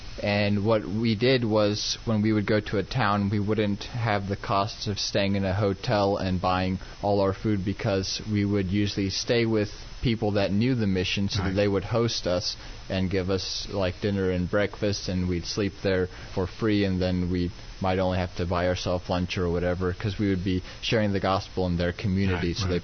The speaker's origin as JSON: {"language": "English", "region": "Texas", "country": "United States", "tie": "born or raised there", "said": "Because even though my parents were from South Africa, I grew up in Texas, so I was pretty American."}